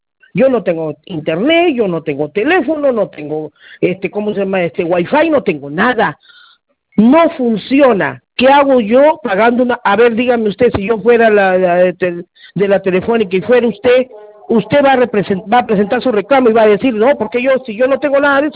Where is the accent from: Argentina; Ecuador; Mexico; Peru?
Peru; Palpa, Ica; Mido a la central de Nazca, yo soy de Palpa.